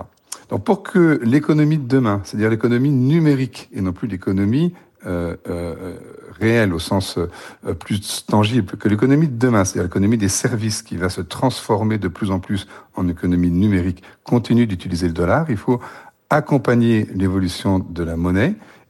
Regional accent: France

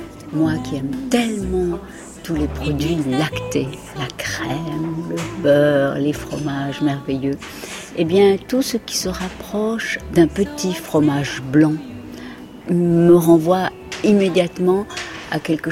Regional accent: Mexico; French is a second language; J'ai été élevée au Mexique pendant 18 ans

